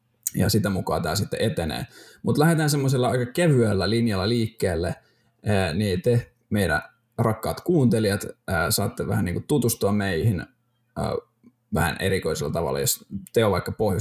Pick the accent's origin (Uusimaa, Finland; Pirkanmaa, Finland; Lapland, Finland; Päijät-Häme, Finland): Uusimaa, Finland; Helsinki; now in Vaasa, Finland; Mä oon Helsingissä kotoisin, asun Vaasassa ja opiskelen luokanopettajaksi viimeistä vuotta.